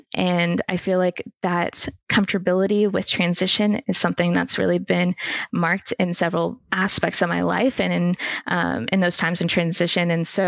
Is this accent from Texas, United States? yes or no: yes; Texas, United States; I grew up in Texas primarily.